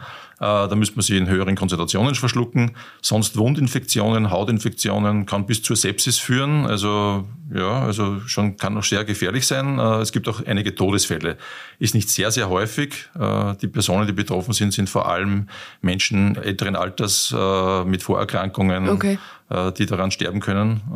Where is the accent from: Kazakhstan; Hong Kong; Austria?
Austria; Die gibt es bei uns in Österreich aber nicht.